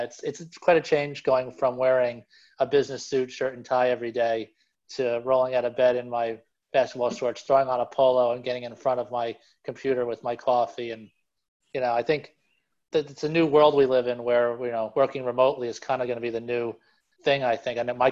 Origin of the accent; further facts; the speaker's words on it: New Jersey, United States; So I graduated from Penn State with a degree in accounting in 2004. I'm from New Jersey, so I moved back to Jersey.